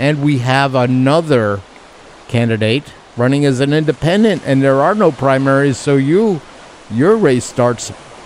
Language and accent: English; New York, United States; I'm a New Yorker, so what do I know?